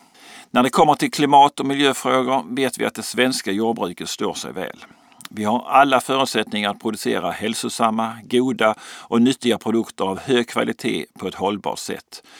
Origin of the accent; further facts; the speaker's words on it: Mosslunda, Skåne, Sweden; från Mosslunda i Skåne och är ordförande i Lantmännen.